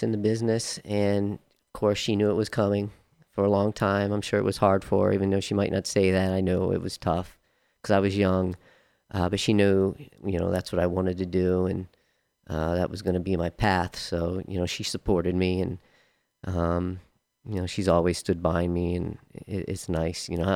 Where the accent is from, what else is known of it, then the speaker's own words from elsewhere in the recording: Baltimore, Maryland, United States; born there; I was born in Baltimore, Maryland. That's where my family is from.